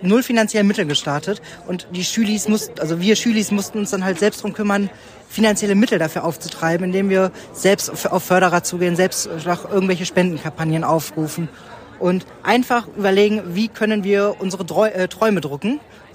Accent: Dortmund, North Rhine-Westphalia, Germany; ich komme aus Dortmund.

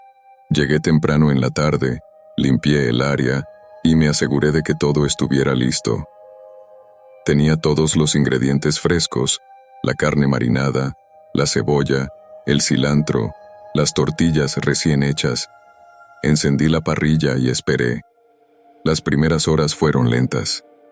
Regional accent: Mexico City, Mexico; Crecí en la Ciudad de México, donde los tacos no son solo comida, son un ritual, una parte esencial de la vida.

